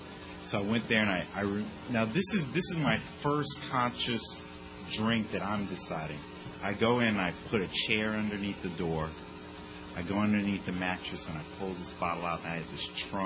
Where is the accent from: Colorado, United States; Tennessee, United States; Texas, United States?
Texas, United States; I grew up in Texas